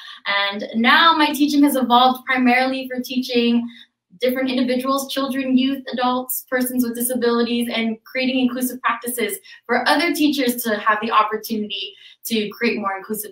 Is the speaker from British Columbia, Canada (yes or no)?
no; Timmins, Ontario, Canada; I was actually born and raised in Timmins